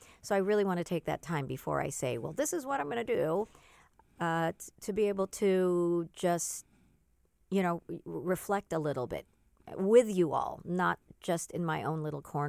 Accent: West Coast, United States; Well, you know, I'm a stranger from a strange land coming in here. I'm from the West Coast

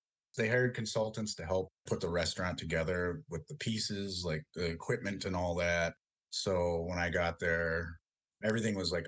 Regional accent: Red Cliff, Wisconsin, United States; I'm Anishinaabe from Red Cliff, Wisconsin.

